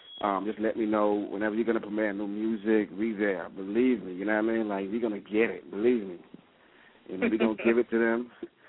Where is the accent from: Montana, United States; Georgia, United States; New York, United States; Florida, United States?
Florida, United States; Pompano Beach; also born or lived in Bahamas; Well, I am from the Bahamas, but raised back in Florida, Pompano Beach.